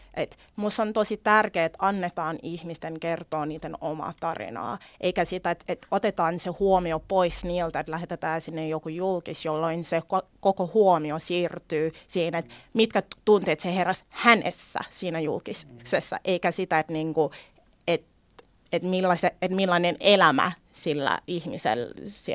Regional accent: DR Congo; mä oon itse Kongosta

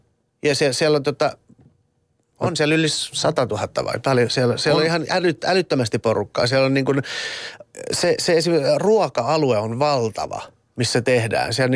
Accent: Iran; moved away; Mä tuun Iranista ja mulla on ollut vapaa kasvatus

